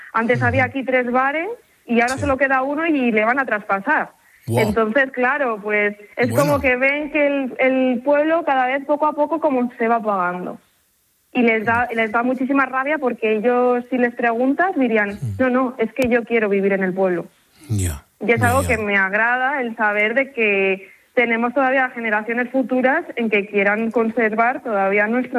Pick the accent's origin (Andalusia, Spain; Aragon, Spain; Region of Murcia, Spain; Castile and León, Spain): Castile and León, Spain; Segovia; No, yo soy de Segovia y voy y vengo.